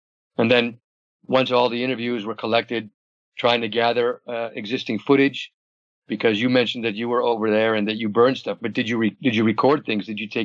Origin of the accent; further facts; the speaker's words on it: United States; moved away as an adult; now in Netherlands; Basically, I'm originally from the States. I live now in Holland. I've lived here for about 25 years